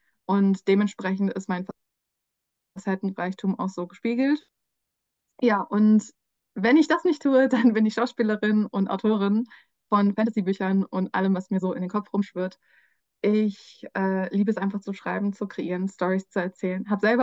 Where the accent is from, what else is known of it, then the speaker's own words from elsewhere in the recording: Hamburg, Germany; Ich komme ursprünglich eigentlich aus Hamburg. Also ich bin in Norden geboren und ich habe auch sehr viele nordische, skandinavische Wurzeln. Neben ein paar anderen asiatischen Wurzeln und was mein Lebensbaum so hergibt.